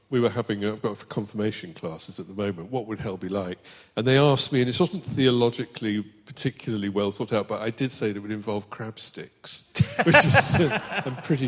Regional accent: Northampton, East Midlands, United Kingdom; it's where I'm from, and I grew up, and so I was born in Northampton, though, in the Barrett Maternity Home.

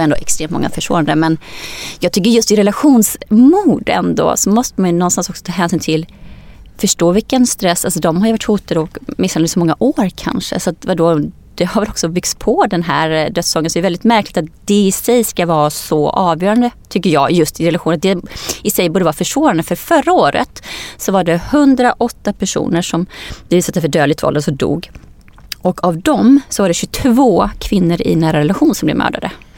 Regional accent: Skene, Västra Götaland County, Sweden; den orten jag kommer ifrån, Skene

